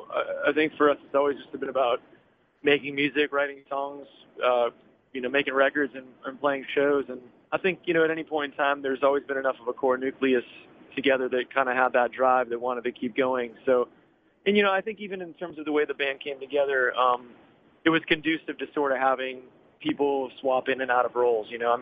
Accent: Massachusetts, United States; now in Austin, United States; Yeah, I grew up in outside of Boston, up in the Northeast, so I am a total transplant.

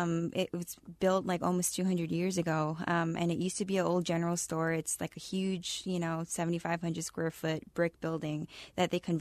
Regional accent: Hawaii, United States; also born or lived in Los Angeles; now in Lawrence, United States; We were looking to move from Los Angeles. I lived there for 10 years, moving from Hawaii

